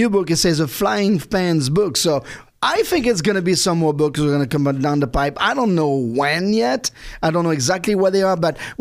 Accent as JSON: {"language": "English", "region": "Brittany", "country": "France", "tie": "born or raised there", "also_born_or_lived": "Jersey", "said": "I grew up in Brittany. I was born in on the island of Jersey, which is like, you know, surrounded by water."}